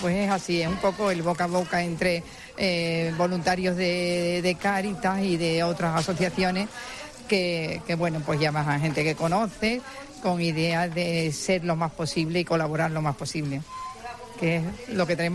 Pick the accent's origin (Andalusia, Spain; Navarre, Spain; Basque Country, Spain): Andalusia, Spain; Huelva; A mí eso me llena de orgullo porque yo soy de Huelva.